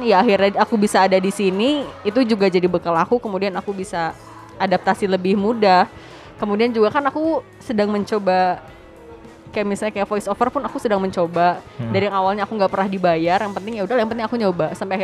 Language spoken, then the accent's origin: Indonesian; Bandung, West Java, Indonesia; now in Jakarta, Indonesia; Aku aja anaknya pindah dari Bandung. Orang Bandung kan sangat aku kamu ya. Aku pindah ke Jakarta, aku gak mau berubah jadi anak yang gue lo. Aku akan stick pada aku kamu.